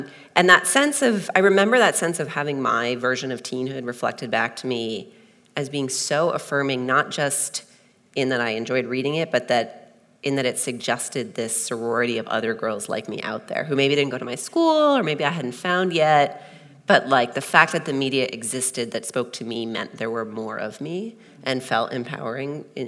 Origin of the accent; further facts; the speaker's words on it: United States; the experience I had reading Sassy magazine as a teen growing up in America in the 90s.